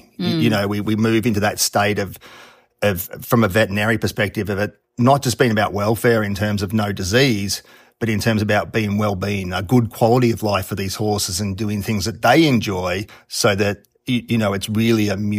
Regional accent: Coffs Harbour, New South Wales, Australia; I'm from Coffs Harbour in Australia, so basically halfway up the east coast of Australia. So very nice part of the world, very similar to Southern California in many ways, weather-wise, and nice place to live.

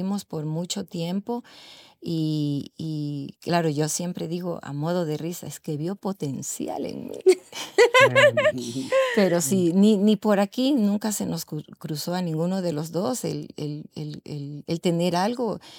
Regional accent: Paján, Manabí, Ecuador; now in Quito, Ecuador; Bueno, yo vine a estudiar a Quito. Yo soy de Paján, de Manabí

